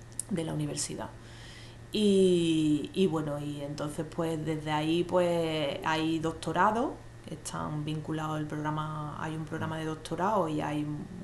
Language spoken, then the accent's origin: Spanish; Ceuta, Spain; now in Córdoba, Spain; yo no soy de Córdoba, de hecho, yo soy de Ceuta. Y llegué aquí hace 13 años, 14 años, más o menos, sin conocer nada de la ciudad, o sea, era la primera vez que venía.